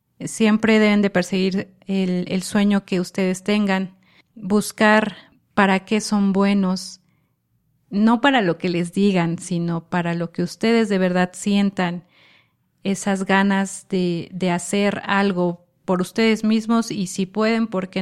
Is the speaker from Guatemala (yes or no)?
no; Mexico; la música que nos representa a nosotros como mexicanos